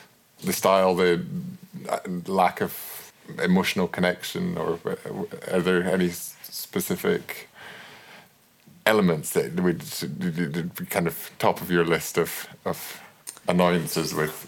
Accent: Inverness, Scotland, United Kingdom; From Inverness, so the east coast.

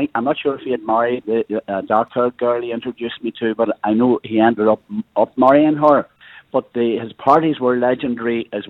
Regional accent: Northern Ireland, United Kingdom; when Peter found out I was from Northern Ireland

